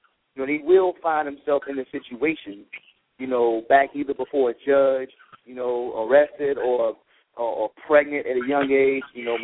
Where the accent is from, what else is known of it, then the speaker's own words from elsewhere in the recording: North Carolina, United States; I grew up in North Carolina